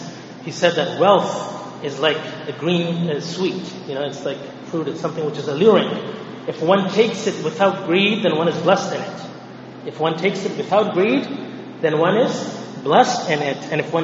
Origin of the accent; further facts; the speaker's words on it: Canada; Last week we talked about challenges that we're facing as Canadian Muslims.